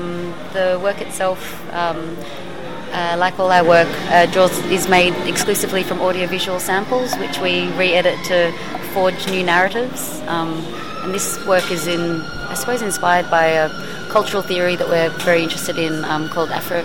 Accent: Sydney, New South Wales, Australia; now in Berlin, Germany; We're from Sydney originally. For the last sort of 15 months, we've been based in Berlin, and now I suppose we're moving between Sydney and Berlin.

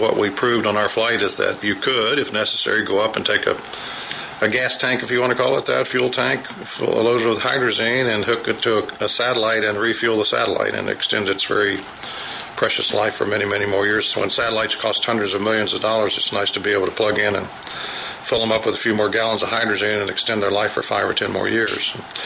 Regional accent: West Virginia, United States; had visited my home state of West Virginia.

